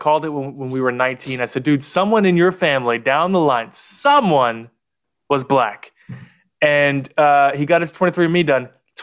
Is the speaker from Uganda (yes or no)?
no; La Porte, United States; I've got a buddy of mine who I grew up with in La Porte